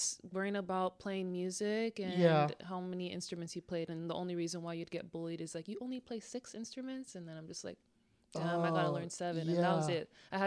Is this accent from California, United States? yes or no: yes; Los Angeles, California, United States; also born or lived in Monterey Park; I grew up most of my time in Boyle Heights, so short Mexicans.